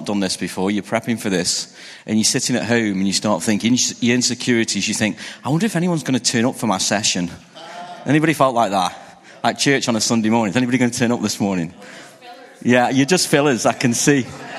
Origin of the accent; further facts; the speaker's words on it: Stoke-on-Trent, West Midlands, United Kingdom; I'm from the UK. I'm from a city called Stoke-on-Trent. It's pretty much in the middle of the UK. If you've heard of Manchester, we're about an hour south of Manchester, and an hour south of us is Birmingham.